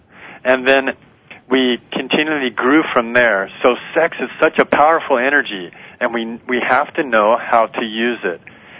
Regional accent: Arizona, United States; moved away as an adult; also born or lived in California; I'm originally from Arizona.

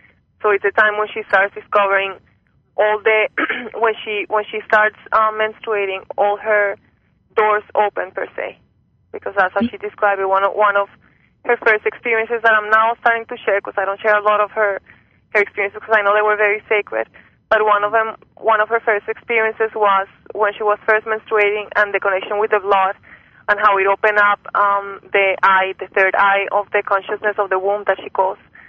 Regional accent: Colombia; Well, I grew up in Colombia

